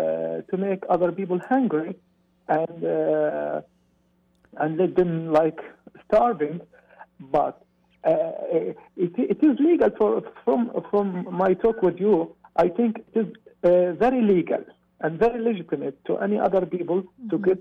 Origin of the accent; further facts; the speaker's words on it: Gaza Strip, Palestine; English is a second language; Like me, I am from Gaza Strip. I can't travel to the West Bank or to Jerusalem to visit the place where Jesus Christ was born, or to visit Jerusalem.